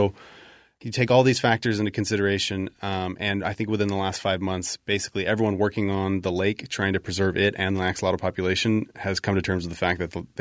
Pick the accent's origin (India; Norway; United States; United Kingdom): United States; So I grew up in the United States. Dad's Mexican. Mom's from Canada.